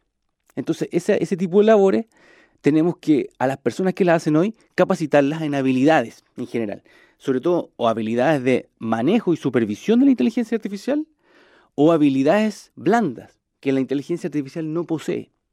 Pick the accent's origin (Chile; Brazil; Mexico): Chile; En mi país existe un concepto que es hacer la pega. Viene de muy antiguo, viene de la época colonial, cuando había un corregidor en lo que era antiguamente la gobernación de Chile